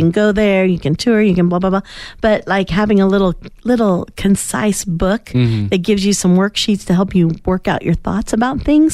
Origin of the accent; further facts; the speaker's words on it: Indiana, United States; I am from Indiana, so we went to Indiana State University.